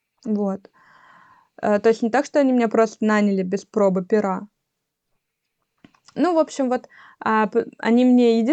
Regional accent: Russia; я не была там какой-то новенькой в плане того, что я из России.

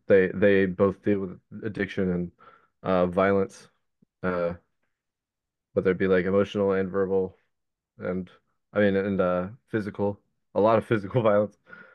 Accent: Texas, United States; I grew up in Texas. I'm not wholly compatible with the prevailing views down there for a lot of things. But I love my people for their ability to tell stories.

